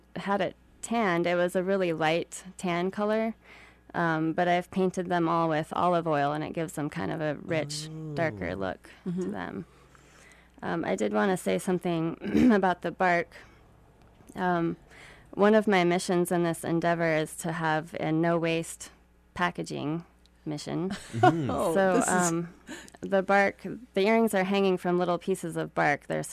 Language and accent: English; Haines, Alaska, United States; I grew up in Haines. Professionally, I'm a linguist. Most of my work has been on documenting the Tlingit language, working with elders. I moved back to Haines last winter with my family